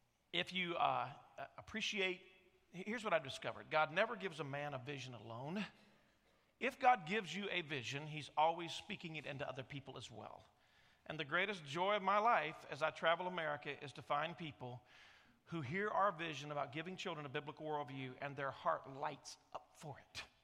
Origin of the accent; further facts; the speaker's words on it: Indiana, United States; We grew up in Indiana, folks, okay?